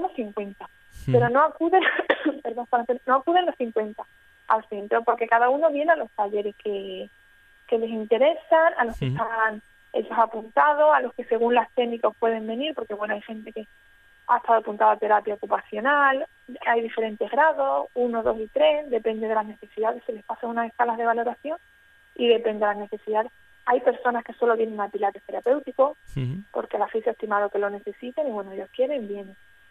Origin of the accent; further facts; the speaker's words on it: Extremadura, Spain; todos somos de aquí, de las Vegas Altas